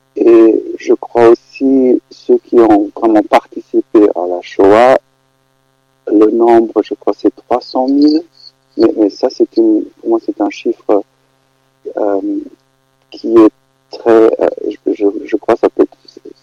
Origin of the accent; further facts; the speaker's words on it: Germany; en tant qu'Allemand né en 72